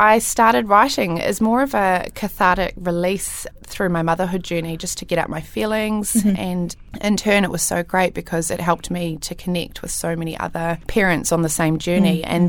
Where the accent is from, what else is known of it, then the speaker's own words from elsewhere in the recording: Christchurch, Canterbury, New Zealand; I'm from Christchurch, New Zealand.